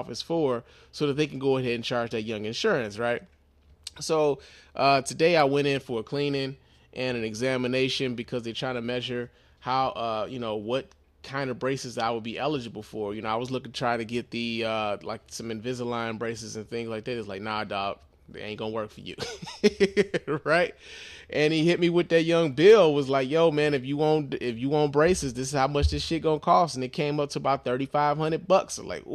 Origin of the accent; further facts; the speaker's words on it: Chicago, Illinois, United States; now in Detroit, United States; I'm from Chicago and I live in Detroit now.